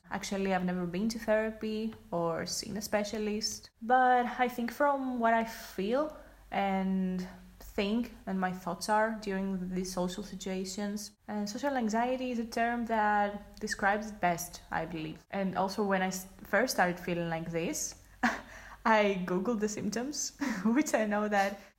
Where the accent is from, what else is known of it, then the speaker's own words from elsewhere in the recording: Greece; I'm 23 years old and I'm from Greece.